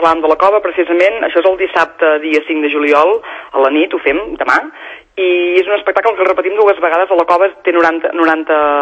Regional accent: Vilafranca del Penedès, Catalonia, Spain; Jo sóc de Vilafranca mateix

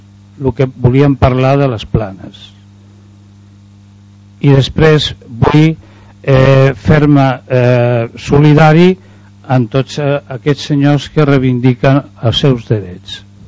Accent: Sant Cugat, Catalonia, Spain; nosaltres, que som de Sant Cugat, no tenim aquesta qualitat de vida.

